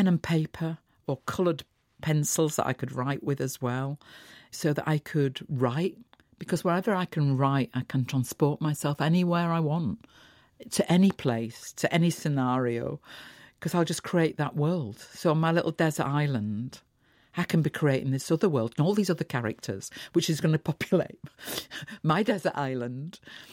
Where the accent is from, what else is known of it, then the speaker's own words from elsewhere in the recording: Yorkshire and the Humber, United Kingdom; And I'm a Yorkshire woman, so her words and her landscape is the same as my landscape.